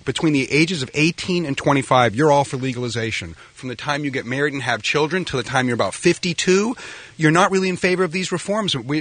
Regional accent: New England, United States; I'm from New England.

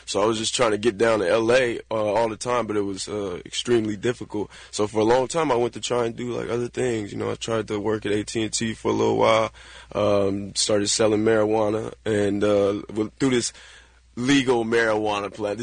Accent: Victorville, California, United States; also born or lived in San Bernardino; Yeah, San Bernardino is where I was born. I grew up in Victorville, also known as Victimville in the high desert.

